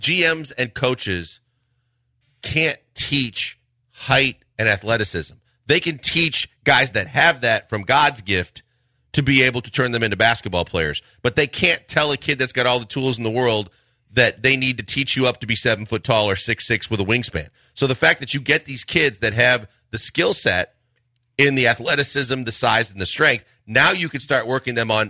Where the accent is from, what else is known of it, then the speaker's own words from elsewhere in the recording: Milwaukee, Wisconsin, United States; even growing up in Milwaukee, Wisconsin, J.R. Richard was one of my favorite players of all time growing up.